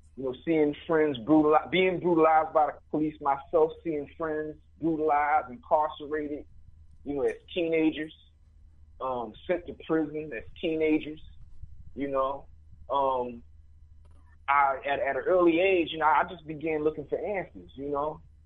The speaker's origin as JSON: {"language": "English", "region": "Florida", "country": "United States", "tie": "born or raised there", "also_born_or_lived": "Georgia / Philadelphia", "said": "I was born here in Philadelphia. I wasn't raised here. I was raised down south in Florida and Georgia, you know."}